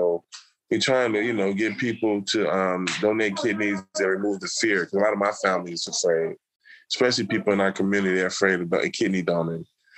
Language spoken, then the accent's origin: English; United States; So, growing up in the United States, I was around a lot of people who were big on religion and history.